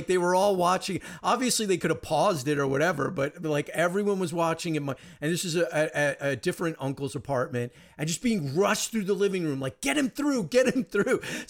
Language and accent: English; New Jersey, United States; also born or lived in New York, United States; because I grew up in Jersey and New York and on the East Coast.